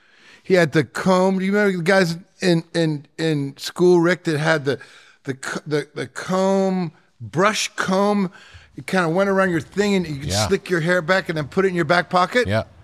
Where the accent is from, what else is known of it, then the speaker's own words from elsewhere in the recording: Detroit, Michigan, United States; growing up in Detroit in the late 70s